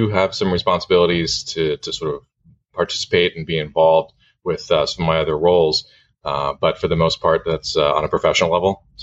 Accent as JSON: {"language": "English", "town": "Santa Barbara", "region": "California", "country": "United States", "tie": "born or raised there", "said": "I was born and raised in Santa Barbara, which is a pretty unique place that I've come to really appreciate as I've gotten older. So I grew up most of my time there."}